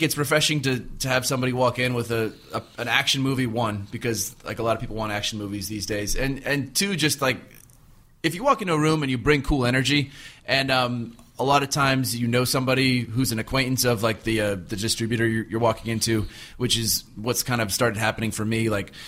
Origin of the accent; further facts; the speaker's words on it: Palos Verdes, California, United States; Like, there's such a wall between like me, like a kid growing up in Palos Verdes, and what I saw on TV